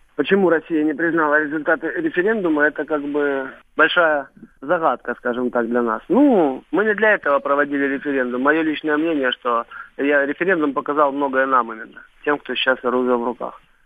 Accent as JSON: {"language": "Russian", "region": "Donbas", "country": "Ukraine", "said": "на которой родились мои дети, земля, на которой я живу уже, в принципе, на которой родился мой дед, мой отец."}